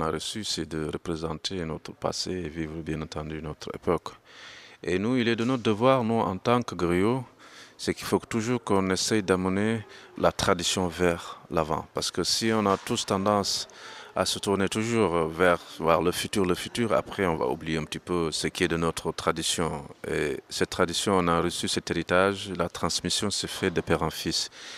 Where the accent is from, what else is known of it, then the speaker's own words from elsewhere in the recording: Senegal; je suis sénégalais, qui vit au Sénégal